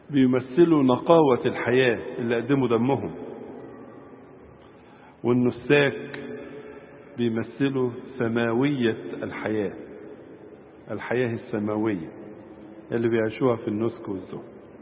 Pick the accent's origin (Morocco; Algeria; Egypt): Egypt; يقف بالنسبة لنا كمصريين، يقف على رأسهم القديس ماري مرقس الرسول الطاهر والشهيد